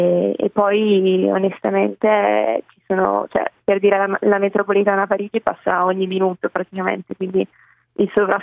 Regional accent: Brescia, Lombardy, Italy; Io sono di Brescia comunque.

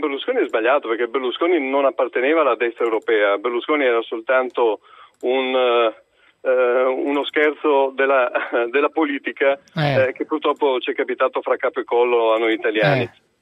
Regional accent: Padua, Veneto, Italy; Sono di Padova, in un giorno di festa vado a San Miniato.

